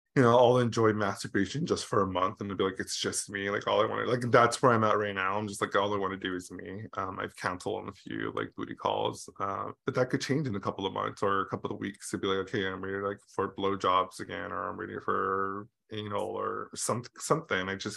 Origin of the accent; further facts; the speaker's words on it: Los Angeles, California, United States; also born or lived in New York; I am born and raised in California, Los Angeles. My parents, most of my family live here.